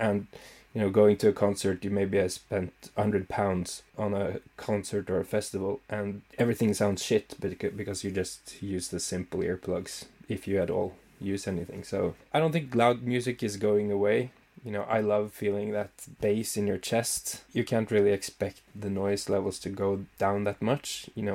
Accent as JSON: {"language": "English", "region": "Scotland", "country": "United Kingdom", "said": "I'm Scottish."}